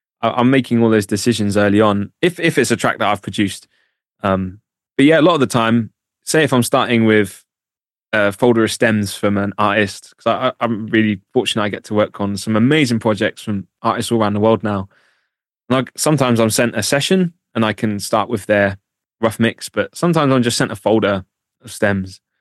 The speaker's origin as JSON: {"language": "English", "region": "East of England", "country": "United Kingdom", "said": "So I'm from Norfolk."}